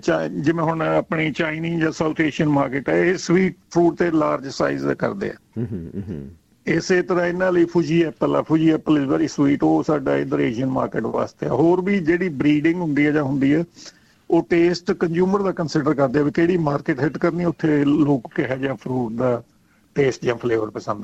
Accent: Aitiana, Punjab, India; now in Australia; ਮੇਰਾ ਆਈ ਕਮ from A village, ਪਿੰਡ ਮੇਰਾ ਹੈਗਾ ਐਤੀਆਣਾ, ਜਿਹੜਾ ਰੈਕੋਟ ਤਹਿਸੀਲ ਅਤੇ ਸੁਧਾਰ ਬਲਾਕ ਦੇ ਵਿੱਚ ਪੈਂਦਾ, ਬਹੁਤ ਵੱਡਾ ਪਿੰਡ ਆ ਸਾਡਾ

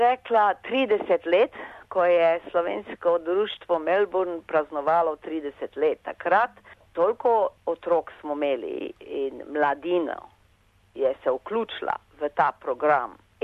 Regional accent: Maribor, Drava, Slovenia; also born or lived in Celje; now in Australia; Jaz sem se rodila v Celju. Živela v Mariboru do 1955. leta. In prišli smo pa v Avstralijo, šli smo v Avstrijo, iz Avstrije smo pa prišli za Avstralijo 1956. leta.

